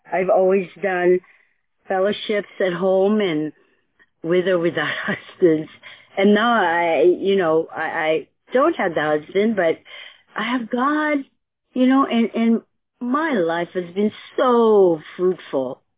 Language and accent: English; Oregon, United States; I mean, I'm from Oregon, Pacific Northwest. I think I'm the farthest one here.